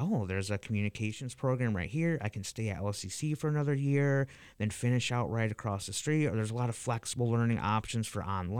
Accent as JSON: {"language": "English", "town": "Lansing", "region": "Michigan", "country": "United States", "tie": "born or raised there", "said": "I'm born and raised in Lansing"}